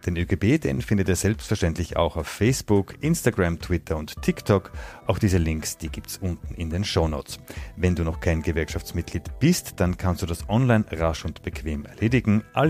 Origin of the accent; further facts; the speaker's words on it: Graz, Styria, Austria; Ja, da kann ich tatsächlich als Grazer dagegen halten.